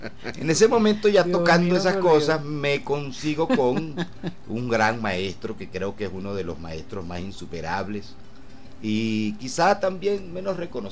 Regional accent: Barquisimeto, Lara, Venezuela; born there; yo sí nací aquí en Venezuela, en Barquisimeto, pero mis padres no

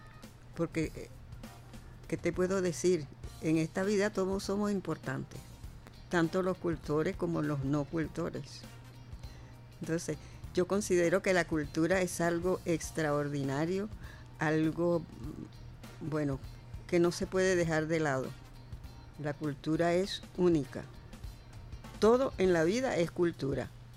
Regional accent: Barlovento, Miranda, Venezuela; yo vengo de Barlovento, ¿verdad?

